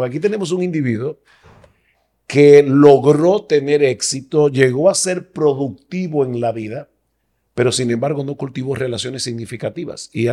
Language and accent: Spanish; San Juan de la Maguana, San Juan, Dominican Republic; Yo recuerdo cuando yo era pequeño, en el pueblo donde yo nací, en San Juan de la Maguana